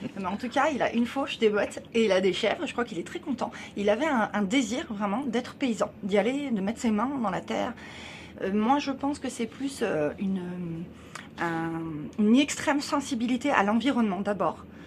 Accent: Paris, Île-de-France, France; moved away as an adult; j'ai grandi dans le 15e arrondissement, rue Gutenberg, à Paris. Et j'ai quitté Paris à 35 ans. Donc j'ai vécu 35 ans en région parisienne.

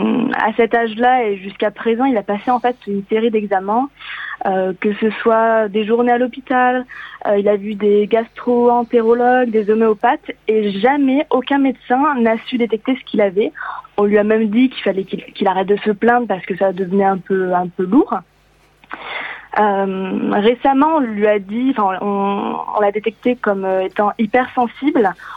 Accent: Occitanie, France; born there; now in Lyon, France; Alors, c'est ma région natale, mais sinon, là, je suis actuellement à Lyon.

